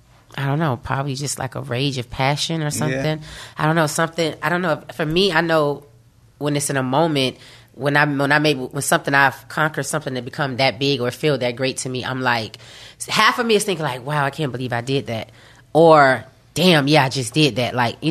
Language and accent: English; Miami, Florida, United States; I grew up in Liberty City, Miami. It's one of them neighborhoods. And back then in the town when I grew up, it was all about hustlers.